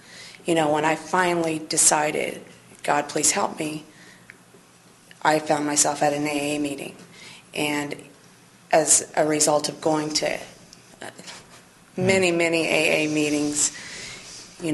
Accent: Evansville, Indiana, United States; I was born and raised in Evansville, and you know, lived I had a good childhood, really.

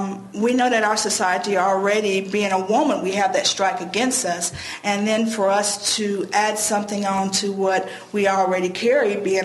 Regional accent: the South, United States; that old saying, I'm from the South, the old saying

